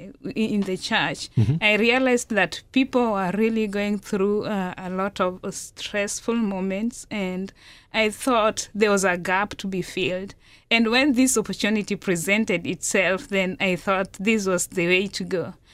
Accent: Kenya; now in St. Louis, United States; I'm from Kenya.

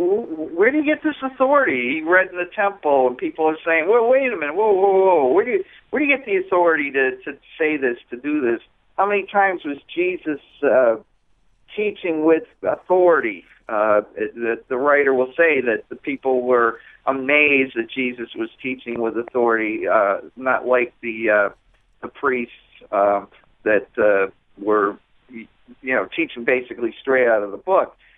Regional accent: Boston, Massachusetts, United States; You know, I'm from the East Coast. I'm from Boston, and I may have met these people twice in my life.

